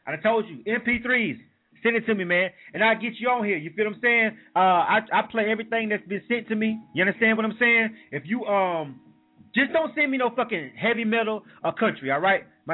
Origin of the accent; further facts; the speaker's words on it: Panama City, Florida, United States; that's 7 to 9 p.m. in the Bay with my hometown, Panama City. What's happening? 850 in the building.